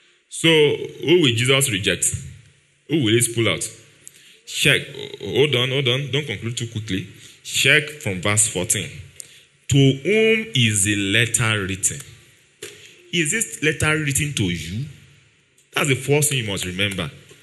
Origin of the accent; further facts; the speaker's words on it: Nigeria; accent: Yoruba; I shall use my Yoruba accent to pronounce it at times.